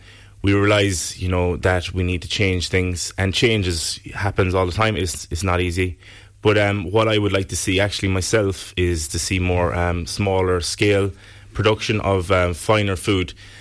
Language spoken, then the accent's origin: English; Killarney, Munster, Ireland; I was always kind of conscious of my environment growing up in Killarney